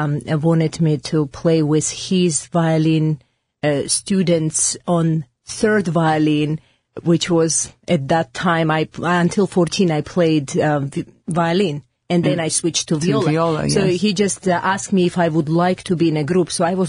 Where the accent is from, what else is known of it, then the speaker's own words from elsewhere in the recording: Georgia; with my background, I grew up in Soviet Republic of Georgia, which fortunately right now is just Georgia.